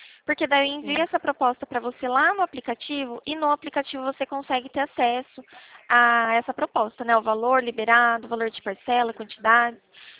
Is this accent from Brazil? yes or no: yes; Limeira, São Paulo, Brazil; eu sou daqui de Limeira, né? Estado de São Paulo.